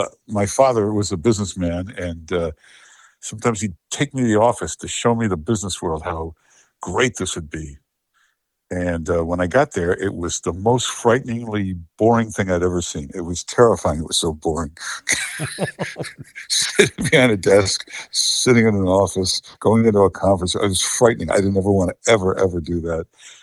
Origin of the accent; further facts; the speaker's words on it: Detroit, Michigan, United States; I grew up in Michigan, Detroit, Michigan.